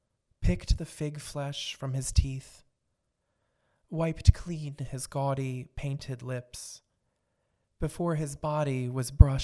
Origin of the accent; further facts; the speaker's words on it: New Jersey, United States; accent: South Jersey; my hometown, which is in South Jersey, in November, and I realized that, you know, having a South Jersey accent makes rhyming really difficult sometimes